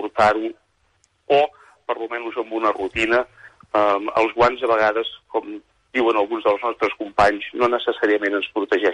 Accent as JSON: {"language": "Catalan", "town": "Calella", "region": "Catalonia", "country": "Spain", "lives_now": "New York, United States", "said": "continuem parlant amb amics i amb família de Calella, que soc de Calella, som de poble, no perdrem l'accent, definitivament."}